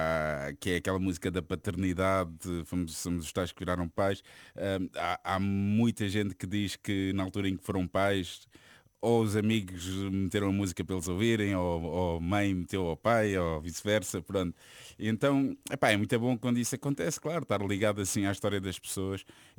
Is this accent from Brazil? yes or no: no; Almada, Setúbal, Portugal; now in Lisbon, Portugal; há coisa de 2 anos, sensivelmente, eu voltei para Almada, por assim dizer. É assim, eu cresci em Cacilhas, em Almada, fiz lá quase a minha vida toda, mas já há uns anos que estou a morar em Lisboa.